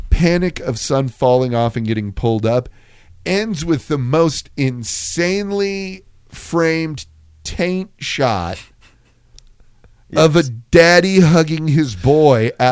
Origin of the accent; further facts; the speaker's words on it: San Antonio, Texas, United States; Dude, I grew up in San Antonio, and I have had to exit in front of Central Park Mall.